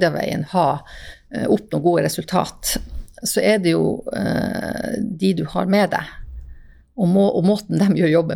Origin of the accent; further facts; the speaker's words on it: Jakobselv, Finnmark, Norway; Jeg hadde det første kurset hjemme i Jakobselv faktisk.